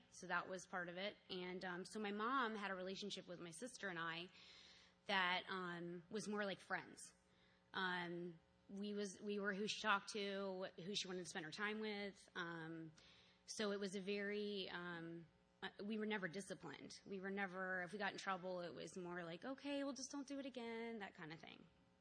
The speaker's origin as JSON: {"language": "English", "town": "Oakton", "region": "Virginia", "country": "United States", "tie": "born or raised there", "said": "I grew up in Oakton. I went to Oakton High School. So I went to Navy Elementary, which is off West Ox."}